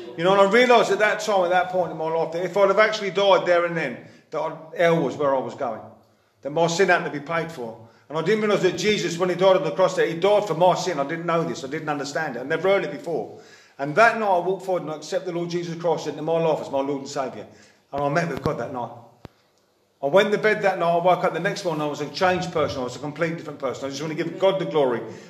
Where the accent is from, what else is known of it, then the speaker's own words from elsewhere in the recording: England, United Kingdom; I come from England.